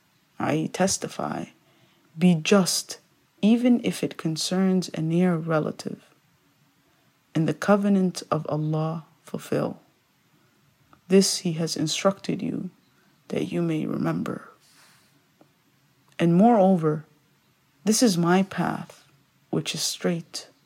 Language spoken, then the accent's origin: English; Syria; I grew up in Syria, and so I remember the heartbreaking images of just the country being torn apart